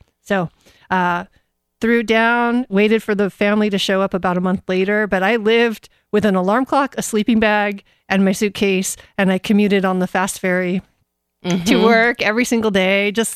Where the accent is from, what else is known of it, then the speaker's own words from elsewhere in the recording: Coronado, California, United States; Like, I grew up on Coronado Island. It's a city.